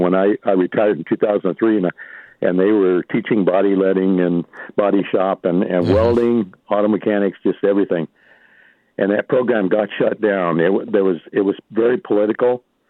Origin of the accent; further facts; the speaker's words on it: Nebraska, United States; My background is real similar to yours. I was raised in Nebraska, and we had shop classes back in junior high school.